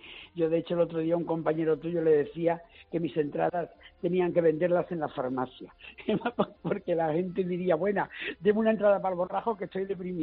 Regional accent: Spain; los españoles somos muy de achuchar, no somos alemanes ni somos suecos

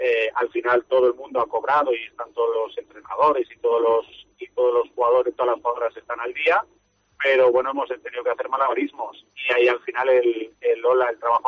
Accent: Valencia, Valencian Community, Spain; encima yo no soy de Castellón, que soy de Valencia

